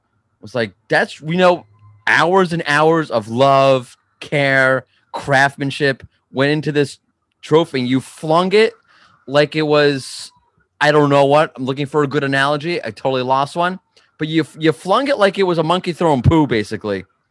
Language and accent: English; New York, United States; Okay, so like I'm from New York, so bagels are a thing.